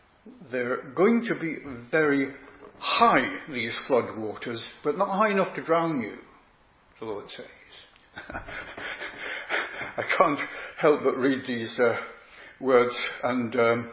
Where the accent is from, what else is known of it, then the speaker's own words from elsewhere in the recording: Yorkshire and the Humber, United Kingdom; the grammar school that I attended in Yorkshire was at the edge of a huge plateau. It was on the outskirts of my hometown, just about where the moors began